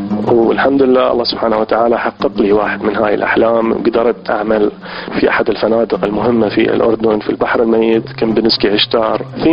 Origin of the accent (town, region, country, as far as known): Iraq